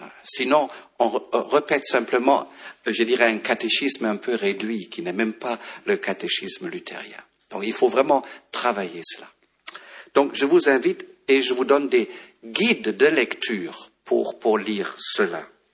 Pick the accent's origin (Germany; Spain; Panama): Germany; French is a second language; now in France; moi je suis allemand, j'avais une mère d'origine protestante